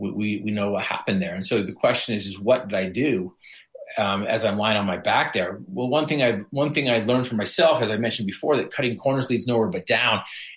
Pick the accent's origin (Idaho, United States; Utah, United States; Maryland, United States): Utah, United States; I was from Northern Utah, and we were doing that barn there.